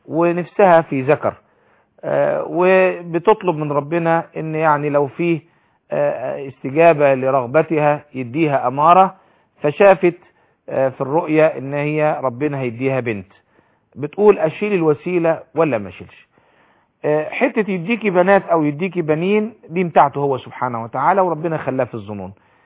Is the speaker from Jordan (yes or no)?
no; Upper Egypt, Egypt; مش معنى ان انا راجل صعيدي